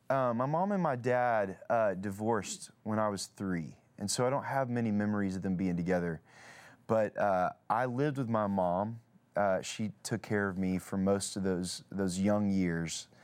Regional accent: Nashville, Tennessee, United States; I grew up in Nashville. My mom is a hairdresser. My dad is a retired police officer. So it's not like I come from a music family, but I just happened to be born in Music City.

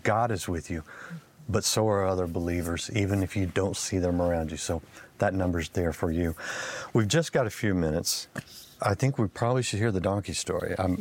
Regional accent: Texas, United States; and Texans are guilty of this. I am one of those, right? Because we're independent, right?

